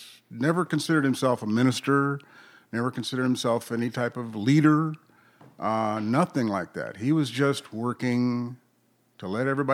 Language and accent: English; Alpine, United States; I was raised a Lutheran, born and raised in Alpine.